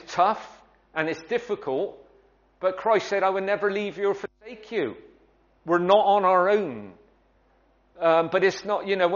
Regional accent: Bristol, South West England, United Kingdom; I come from South Bristol, can't speak proper English, you know, didn't do very well at school

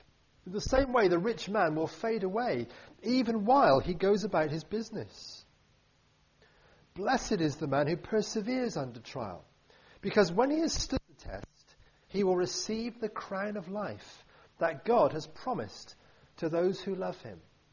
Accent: Bristol, South West England, United Kingdom; accent: Bristol; you can always hear my lovely Bristol accent on the website.

